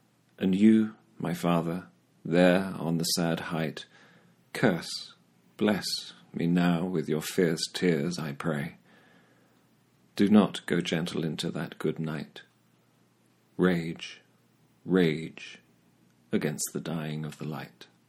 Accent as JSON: {"language": "English", "town": "Oxford", "region": "South East England", "country": "United Kingdom", "tie": "born or raised there", "said": "my father was very proud of being Welsh. On a Saturday afternoon during winter, though growing up in Oxford"}